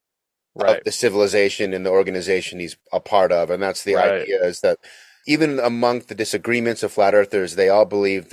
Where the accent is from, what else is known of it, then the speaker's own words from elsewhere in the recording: Utah, United States; speaking of growing up in Utah